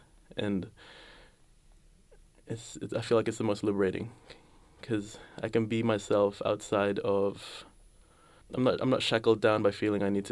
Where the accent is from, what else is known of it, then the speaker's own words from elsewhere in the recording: Manila, Metro Manila, Philippines; oh, this is like Manila, this is growing up in the Philippines.